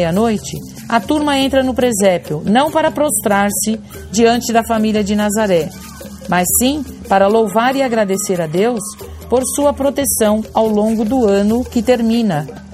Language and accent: Portuguese; DR Congo; vou relatar o que acontece na aldeia onde nasci e cresci, na República Democrática do Congo